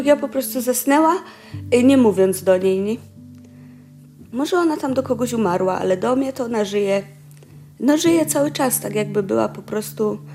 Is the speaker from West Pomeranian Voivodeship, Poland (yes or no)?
no; Silesian Voivodeship, Poland; moved away as an adult; now in Wasilków, Poland; Urodziłam się na Śląsku, mieszkałam na Śląsku. W pewnym momencie chciałam troszkę jakoś wydorośleć. Pojechałam w każdym razie za granicę. No i tam poznałam męża. I po pewnym czasie przyjechaliśmy tutaj do Wasilkowa. No i tak już tu jestem 4 lata.